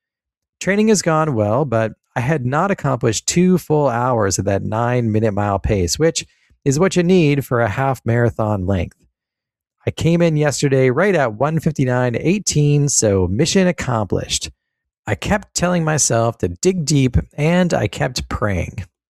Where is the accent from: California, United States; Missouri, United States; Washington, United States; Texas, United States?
Washington, United States; Olympia; I'm now facilitating an Amen Whole 4 holistic health group here in my hometown of Olympia, Washington.